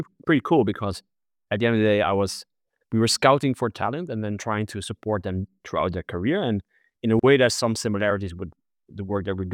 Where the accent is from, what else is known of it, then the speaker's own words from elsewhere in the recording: Netherlands; I'm originally from the Netherlands.